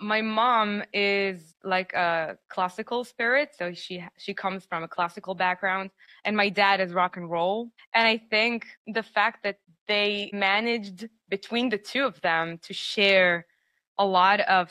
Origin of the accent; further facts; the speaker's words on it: Israel; From Israel. So I come from a very musical family.